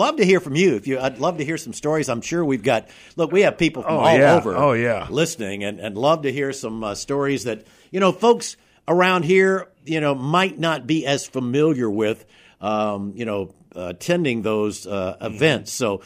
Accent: Atmore, Alabama, United States; 15 miles from my hometown in Atmore.

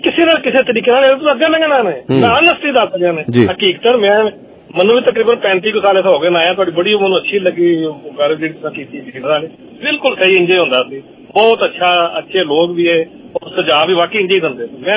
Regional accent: Punjab, Pakistan; ਮੈਂ ਵੀ ਪਾਕਿਸਤਾਨ ਤੋਂ ਪੰਜਾਬੀ ਹਾਂ

